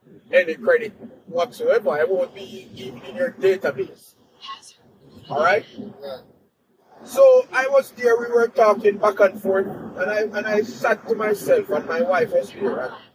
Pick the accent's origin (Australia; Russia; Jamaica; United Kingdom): Jamaica; now in United States; American system is American system. I'm a Jamaican. I respect your system. I'm in your house.